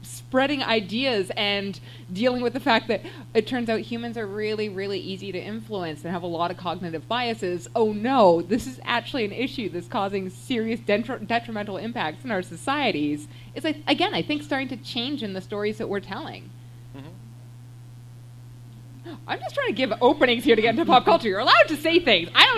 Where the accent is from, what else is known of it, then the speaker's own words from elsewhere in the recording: Canada; And I'm Canadian